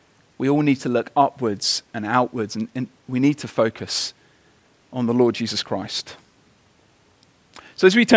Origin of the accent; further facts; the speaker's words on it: United Kingdom; I mean, I'm a Brit, and I think we are perhaps the most miserable culture possibly on the planet.